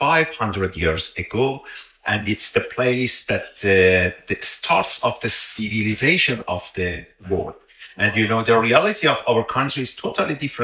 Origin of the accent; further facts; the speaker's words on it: Shiraz, Fars, Iran; English is a second language; I'm from Iran, Shiraz. My city is located in the southwest of our country. We have four separate seasons.